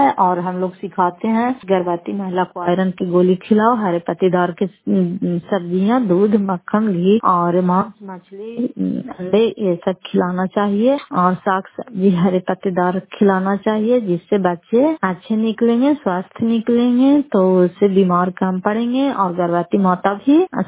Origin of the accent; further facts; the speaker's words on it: Bihar, India; फतेहपुर पंचायत मकरौ से जिला नालंदा पश्चात प्रखंड की निवासी हूं